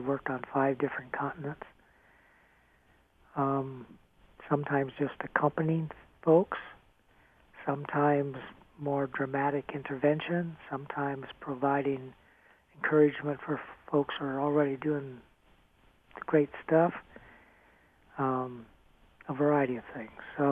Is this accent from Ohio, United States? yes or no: yes; Ohio, United States; also born or lived in Michigan; now in North Manchester, United States; I grew up in Ohio and Michigan. We live presently for the last 37 years in North Manchester, Indiana, on a farm.